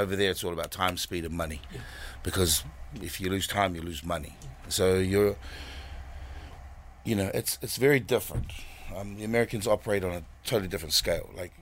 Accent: South Auckland, Auckland, New Zealand; I'm from South Auckland, born and raised out here. I know our humour, and we tell the truth, bro.

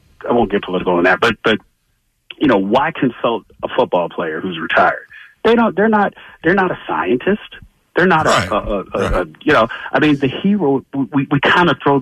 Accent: Atlanta, Georgia, United States; No, you know, and I'm from Atlanta.

